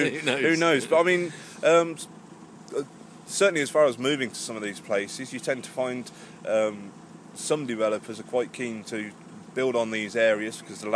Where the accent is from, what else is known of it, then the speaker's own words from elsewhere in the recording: Towcester, East Midlands, United Kingdom; now in Northampton, United Kingdom; I'm a local boy. I grew up and lived in Towcester for the last 35 years, only recently moving to Northampton.